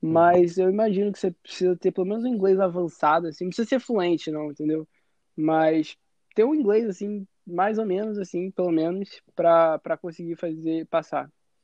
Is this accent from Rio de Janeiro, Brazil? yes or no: yes; Rio de Janeiro, Brazil; Sou do Rio. Saí do Rio, peguei um busão só pra ver tua palestra.